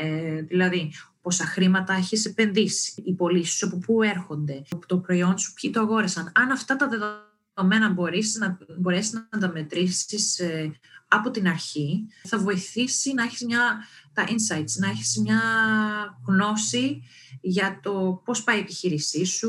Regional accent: Greece; ειδικά εμείς, σαν Έλληνες που είμαστε στο ελληνικό startup οικοσύστημα

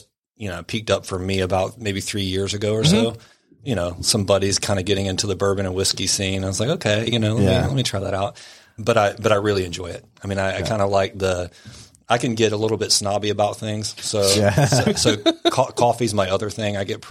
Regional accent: Wilmington, North Carolina, United States; I was born and raised in Wilmington, and you don't find that much anymore

